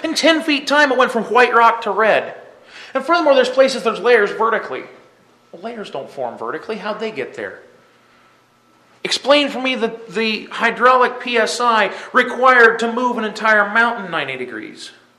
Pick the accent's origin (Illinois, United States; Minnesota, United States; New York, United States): Minnesota, United States; I come from Minnesota, the land of cornfields and cows and dirt, where we grow things.